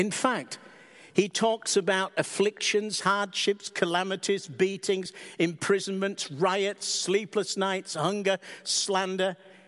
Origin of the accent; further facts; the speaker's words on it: Barnsley, Yorkshire and the Humber, United Kingdom; grew up in my hometown in the north of England, Barnsley